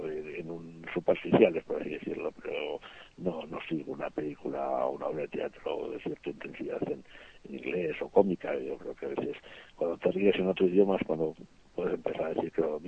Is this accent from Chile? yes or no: no; San Sebastián, Basque Country, Spain; born there; yo nací en San Sebastián, que como sabe Paqui, seguramente también pues está 18 kilómetros de la frontera de Francia